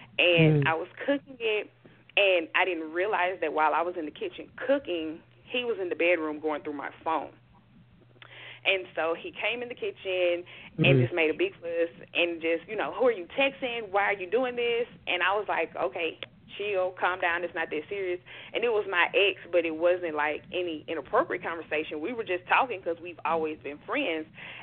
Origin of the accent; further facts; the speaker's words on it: Mississippi, United States; So I am from Mississippi. So I'm from deep down south. I'm from Mississippi, born and raised.